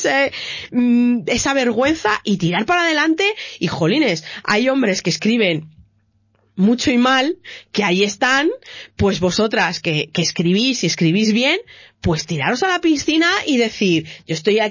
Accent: Salamanca, Castile and León, Spain; mujeres que escribimos, que somos de aquí de Salamanca

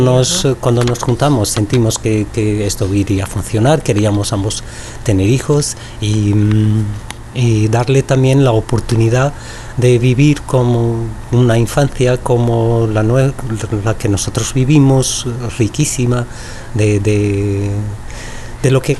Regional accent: Miranda do Douro, Bragança District, Portugal; now in Palmela, Portugal; Yo soy de Miranda do Douro, pero me coloqué aquí.

